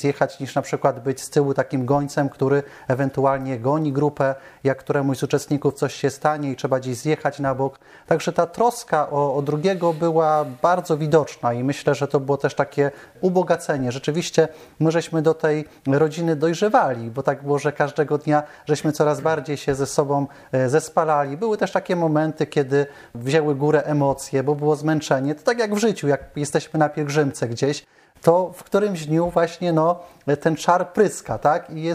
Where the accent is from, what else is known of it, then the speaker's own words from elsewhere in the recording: Kalisz, Greater Poland Voivodeship, Poland; ilekroć z kimś rozmawialiśmy i mówiliśmy, że jesteśmy z Kalisza, wszyscy nas skojarzyli